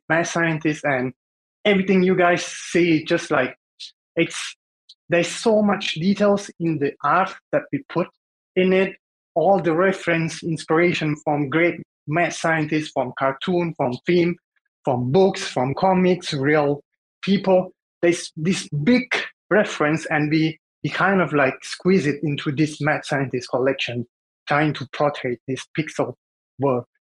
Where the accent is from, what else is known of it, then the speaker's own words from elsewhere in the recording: Thailand; English is a second language; I would like to say about my English is I'm from Thailand, so my English is not really 100%